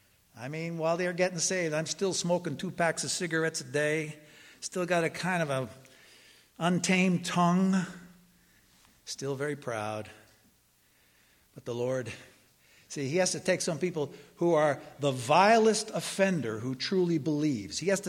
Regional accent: Long Island, New York, United States; also born or lived in Brooklyn; You know, I grew up born in Brooklyn, grew up out on Long Island.

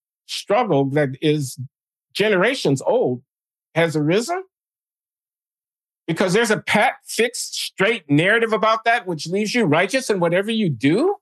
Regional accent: United States; I'm an American, and it's not necessary for me to help you do it.

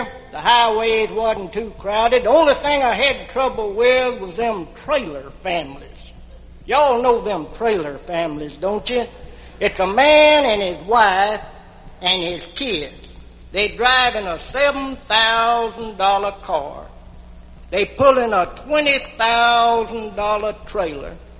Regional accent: Texas, United States; I come from East Texas, and I've been taking a lot of kids.

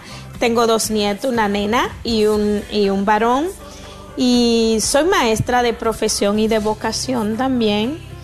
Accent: Dominican Republic; moved away as an adult; now in United States; yo soy nativa, oriunda de la República Dominicana, ya con más de 3 décadas viviendo en los Estados Unidos. Nací en el seno de una familia muy humilde.

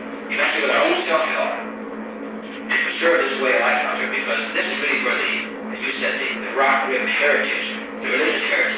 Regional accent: Iowa, United States; I'm from Iowa.

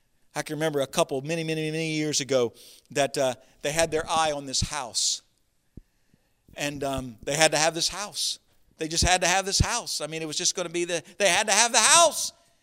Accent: Florida, United States; now in Delaware, United States; buddy, I'm from Florida. I said, you want to know about heat? I said, come with me, for a summer. I said, this is Delaware.

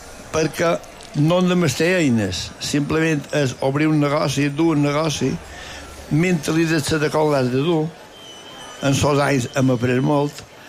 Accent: Inca, Balearic Islands, Spain; No, jo particularment som d'Inca, nascut d'arrel, no m'he mogut i casualment visc allà on mateix vaig néixer.

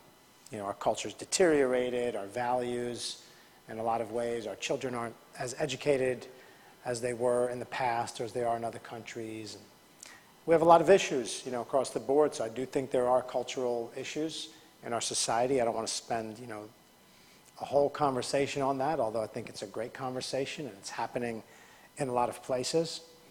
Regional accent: United States; being an American myself

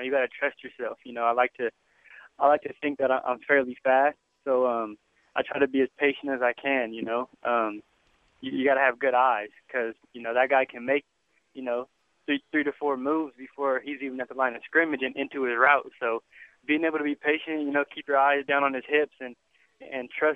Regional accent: Seattle, Washington, United States; I was a little bit of a basketball fan growing up, but, you know, I'm from Seattle

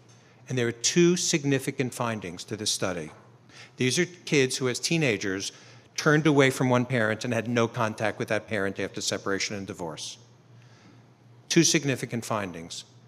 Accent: Washington, District of Columbia, United States; I'm from Washington, D.C., so I just...

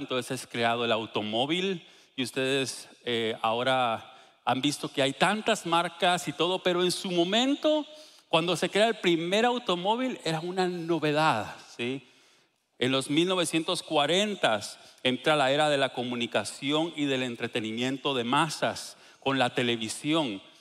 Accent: Guatemala; Nosotros somos de Guatemala, entonces las cosas tardaban un poquitón más en llegar y eran más caras.

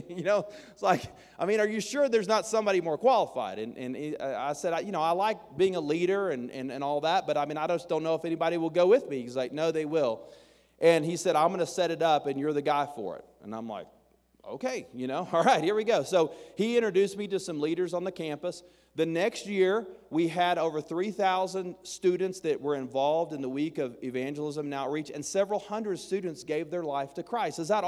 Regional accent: Texas, United States; I am from Texas. I tried to convince a guy the other day that I was from Montana, and he was not buying it. I got the accent to prove it. That's why I talk funny. I'm from Texas.

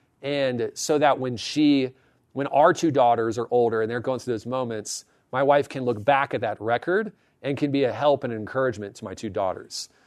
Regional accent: Virginia, United States; moved away as an adult; I moved out here when I was 22 from Virginia to California

